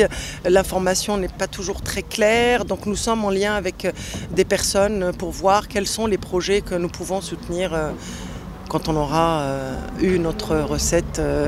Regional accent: Algeria; now in France; Je suis partie d'Algérie en 94 quand il y avait, c'était la décennie noire, c'était en 94, et puis je suis arrivée en France pour quelques temps, et voilà, et j'y suis depuis 20 ans.

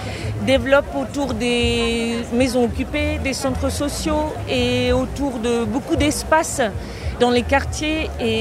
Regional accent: Perales de Tajuña, Community of Madrid, Spain; French is a second language; D'un village qui s'appelle Perales de Tarugna, qui est à 40 km de Madrid et au sud de Madrid.

